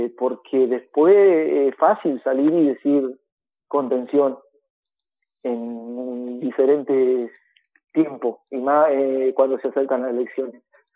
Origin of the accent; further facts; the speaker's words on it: Ingeniero Jacobacci, Río Negro, Argentina; somos hijos de Jacobacci. Y no hay nada más lindo que ir un fin de semana al estadio municipal que nuestro, que de nuestro pueblo